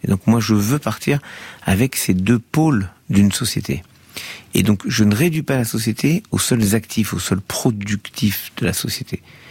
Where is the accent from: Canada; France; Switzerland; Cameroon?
France; Je suis français